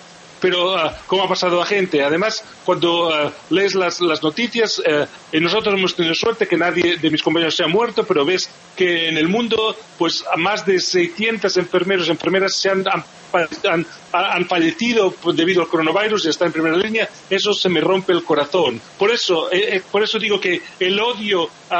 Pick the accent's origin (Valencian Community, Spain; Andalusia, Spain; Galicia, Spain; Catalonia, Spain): Catalonia, Spain; Barcelona; born there; vive en Barcelona, es mi ciudad natal